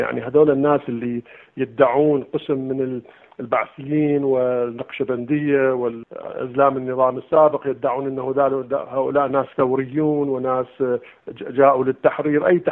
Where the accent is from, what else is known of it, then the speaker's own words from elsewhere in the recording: Iraq; now in United States; احنا في منظمات الجالية في الخارج احنا عراقيين امريكيين